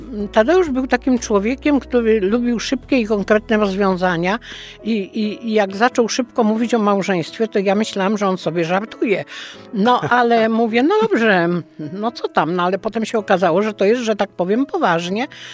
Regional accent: Skarszew, Greater Poland Voivodeship, Poland; Pochodzę ze Skarszewa. To jest taka niewielka miejscowość pod Kaliszem, a mieszkam w posiadłości jezuickiej, bo działka, na której mieszkam, należała kiedyś do jezuitów.

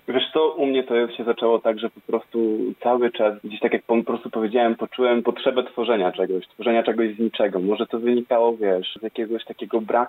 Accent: Giżycko, Warmian-Masurian Voivodeship, Poland; mam 26 lat, pochodzę z Giżycka, z Mazur.

